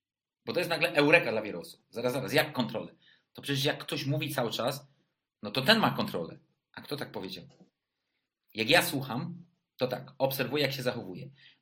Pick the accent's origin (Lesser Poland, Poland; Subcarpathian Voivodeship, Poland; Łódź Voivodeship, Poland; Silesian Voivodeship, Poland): Lesser Poland, Poland; Krakow; Z tej starej stolicy. Ja jestem Krakusem, urodziłem się w Krakowie.